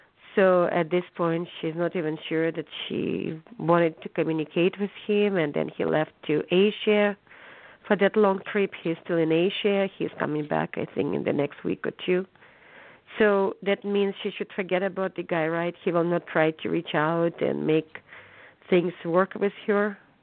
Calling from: California, United States; I'm calling from California.

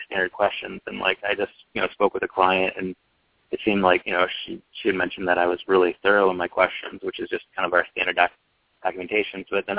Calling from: Michigan, United States; from Michigan.

